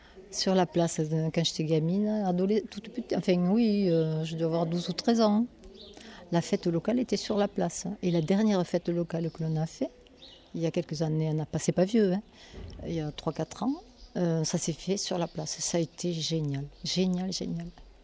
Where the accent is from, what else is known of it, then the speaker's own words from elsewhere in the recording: Alette, Hauts-de-France, France; je suis née à Alette. Ouais, ça va faire bientôt 70 ans. Et ouais, je n'ai jamais quitté Alette. J'ai fait ma vie ici, j'ai travaillé ici.